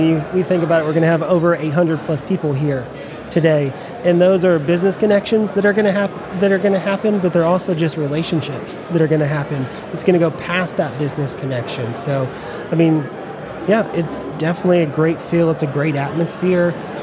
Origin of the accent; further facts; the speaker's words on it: Arkansas, United States; I grew up here in Northwest Arkansas, so this is my home. I'm one of the few that can actually say that.